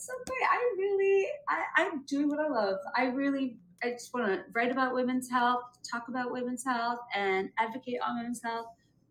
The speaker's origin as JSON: {"language": "English", "country": "Bangladesh", "tie": "born or raised there", "said": "if you had told little brown girl … growing up in Bangladesh"}